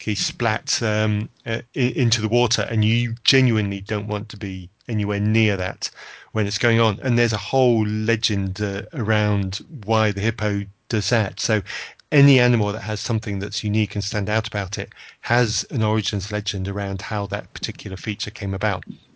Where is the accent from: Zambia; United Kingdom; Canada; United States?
Zambia; And I've been, of growing up in Zambia, I've seen this